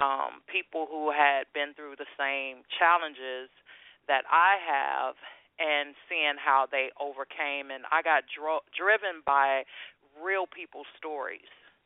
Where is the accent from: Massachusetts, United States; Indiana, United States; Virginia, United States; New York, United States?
Indiana, United States; Gary; And I was born and raised in Gary, Indiana, by the way.